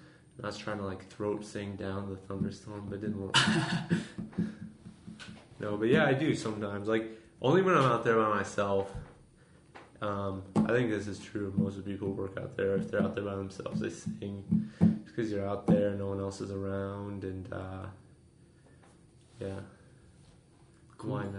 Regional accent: Rio, Wisconsin, United States; also born or lived in Madison; I grew up, I was born in Madison. But then I like went to elementary school until I was about like 10 or 11 in Ryle, Wisconsin, which is in Columbia County. It's a town of about 900 people, super rural.

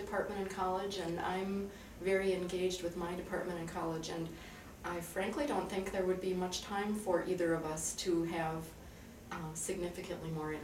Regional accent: Robbinsdale, Minnesota, United States; born there; I was born in Robbinsdale, Minnesota, which is one of the closest outlying suburbs of North Minneapolis.

